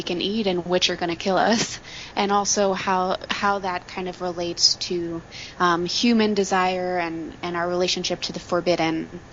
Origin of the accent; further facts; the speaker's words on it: Manhattan, New York, United States; I am from Manhattan and I went to Norway